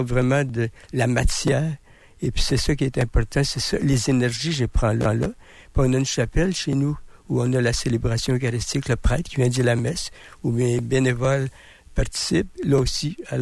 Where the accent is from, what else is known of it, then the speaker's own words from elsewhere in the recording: Trois-Rivières, Quebec, Canada; je vais être missionnaire chez nous, à Trois-Rivières.